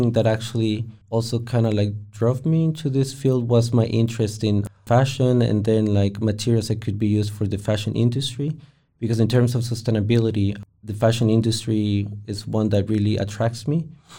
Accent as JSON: {"language": "English", "country": "Costa Rica", "second_language": "English", "lives_now": "Finland", "said": "I'm originally from Costa Rica, and I've been living here now in Finland for almost 5 years."}